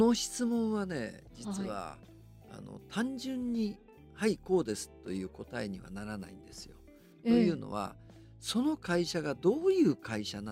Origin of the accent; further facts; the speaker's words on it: Hakodate, Hokkaido, Japan; now in Tokyo, Japan; 北海道の函館から青函連絡船に乗って、本州、まあ、東京に僕は上京してきたわけですよね、で最初は八王子の鈴木鉄工所というところから